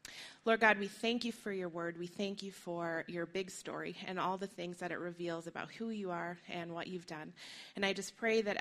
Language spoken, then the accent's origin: English; United States; also born or lived in Colorado; So like Ben said, I'm originally from the States, and my background is actually in writing.